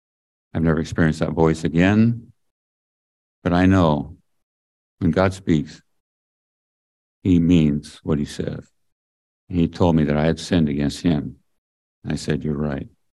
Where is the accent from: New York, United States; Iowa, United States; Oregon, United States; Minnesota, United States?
Oregon, United States; Tillamook; I grew up in Tillamook.